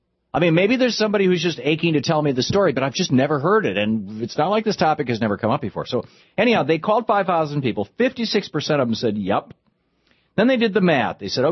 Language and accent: English; Michigan, United States; also born or lived in Vermont; I grew up in Michigan. We lived in Vermont. These are both states where guns are just everywhere.